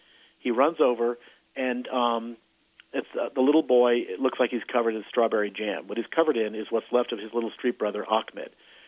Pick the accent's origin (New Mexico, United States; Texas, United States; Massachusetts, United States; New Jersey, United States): New Mexico, United States; I mean, I'm Jewish, so therefore I know what it, and I grew up in New Mexico. I know what it's like to be a minority.